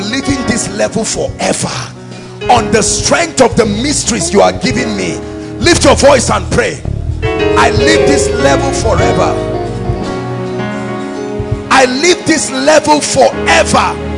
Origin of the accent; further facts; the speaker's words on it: Nigeria; Beyond my exposure as a Nigerian, may your word challenge my paradigms